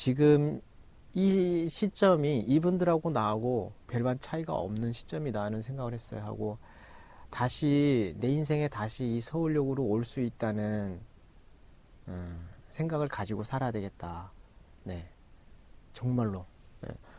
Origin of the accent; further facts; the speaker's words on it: North Korea; now in South Korea; 저 북한에서 왔는데요